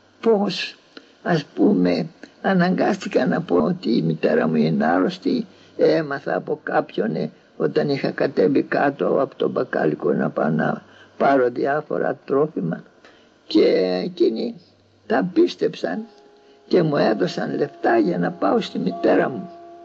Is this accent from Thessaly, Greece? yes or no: no; Kalloni, North Aegean, Greece; Έφυγα μια φορά από την πατρίδα μου, από τη Μυτιλήνη, από την Καλονή και πήγα στο Άγιον Όρος.